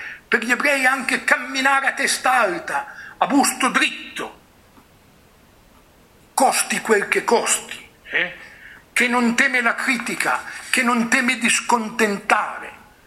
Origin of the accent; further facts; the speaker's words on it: Piedmont, Italy; Io vengo dal Piemonte, la terra di Don Bosco, la terra di Domenico Savio.